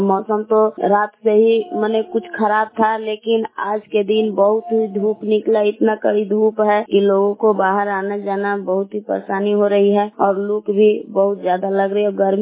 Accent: Bilav, Bihar, India; मैं बिलाव की निवासी हूँ।

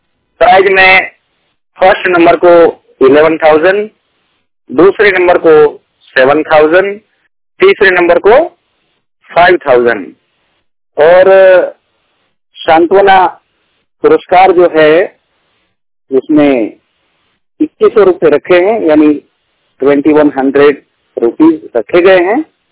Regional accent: Gujarat, India; मैं गुजरात से बिलोंग करता हूं

